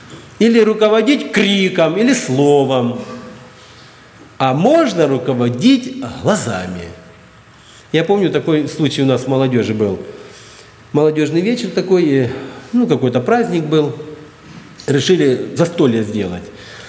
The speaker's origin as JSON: {"language": "Russian", "country": "Ukraine", "said": "Я по-немецки никогда не читал, и я украинец по национальности."}